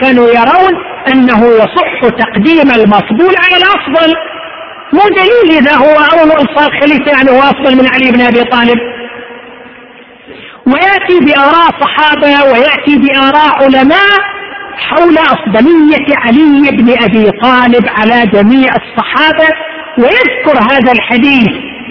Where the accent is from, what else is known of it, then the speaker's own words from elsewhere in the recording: Qatif, Eastern Province, Saudi Arabia; حتى كان يوزع في المحكمة ايضا عندنا في القطيف